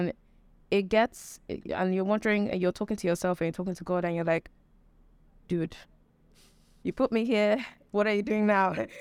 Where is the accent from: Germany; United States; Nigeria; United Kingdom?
Nigeria; And because as a Nigerian, we also don't know a lot about mental health